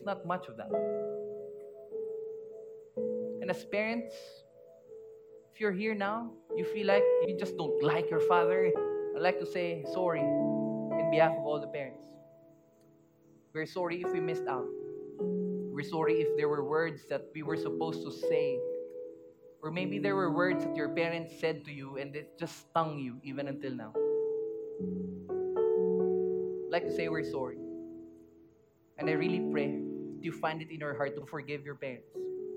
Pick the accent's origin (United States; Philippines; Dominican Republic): Philippines; We're a Filipino people and the culture that we have isn't so much vocal, is it?